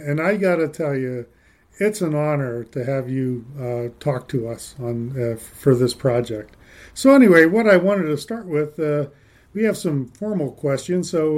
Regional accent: Pittsburgh, Pennsylvania, United States; I'm from Pittsburgh originally.

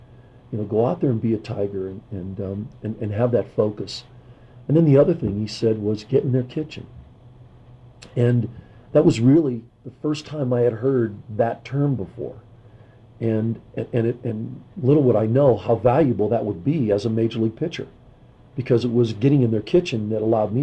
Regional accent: Boardman, Ohio, United States; I grew up in Boardman, Ohio, which was a suburb of Youngstown, Ohio. That particular part of the country is big-time football.

